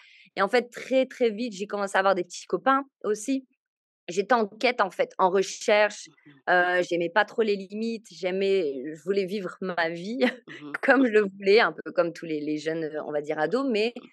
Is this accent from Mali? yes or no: no; Lille, Hauts-de-France, France; je suis née dans une famille chrétienne. Dans le nord de la France, donc s'il y a des ch'tis qui écoutent le nord de la France, c'est ça, je suis native de Lille.